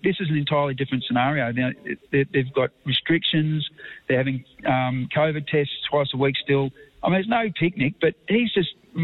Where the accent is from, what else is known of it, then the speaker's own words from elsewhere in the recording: Geelong, Victoria, Australia; I'm a North Geelong boy